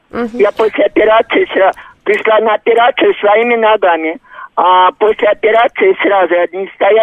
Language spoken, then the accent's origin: Russian; Moscow, Russia; я коренная москвичка.